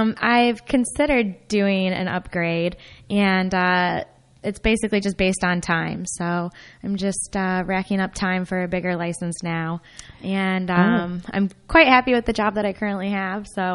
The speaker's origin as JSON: {"language": "English", "region": "Ohio", "country": "United States", "tie": "born or raised there", "lives_now": "Florida, United States", "said": "I grew up in Ohio on Lake Erie because everybody asks what a girl from the Midwest is doing on a boat."}